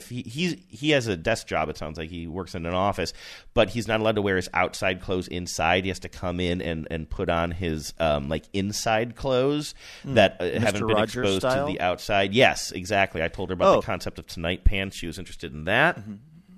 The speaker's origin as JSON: {"language": "English", "region": "Midwest", "country": "United States", "said": "I'm like, I am from the Midwest, and I still don't."}